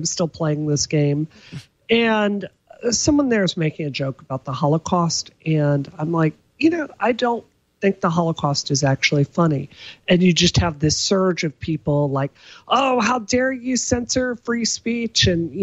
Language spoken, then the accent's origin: English; Deep South, United States; Let me back up a bit and tell you a story about growing up in the Deep South.